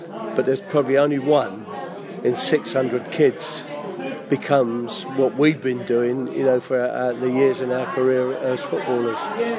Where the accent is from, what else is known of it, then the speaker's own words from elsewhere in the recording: Notting Hill, London, United Kingdom; when I was growing up in Notting Hill